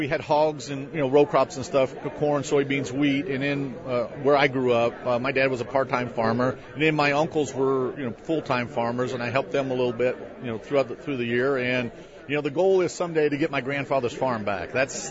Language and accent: English; DuQuoin, Illinois, United States; also born or lived in Washington, D.C. / Indiana / Iowa / Tennessee; I grew up in Perry County, Illinois. That's the town is DuCoin, just a little dot in the road there. And I went to school in Carbondale and then hit the road and went around different places.